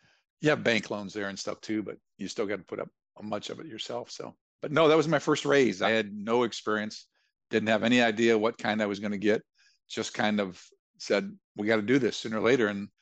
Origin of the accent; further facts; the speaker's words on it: Ohio, United States; I say it's only 50 because I'm from Ohio.